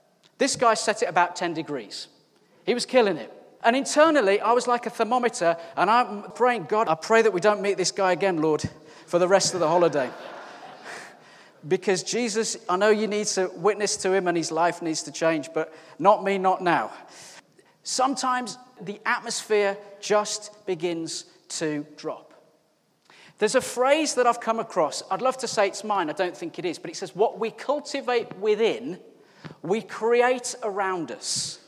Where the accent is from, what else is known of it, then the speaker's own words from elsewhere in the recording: West Midlands, United Kingdom; And he's from the East Midlands. I'm from the West Midlands. Think Peaky Blinders. They're East Midlands.